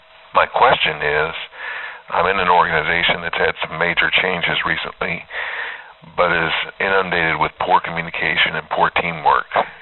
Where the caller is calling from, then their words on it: Atlanta, Georgia, United States; I'm calling from Atlanta, Georgia.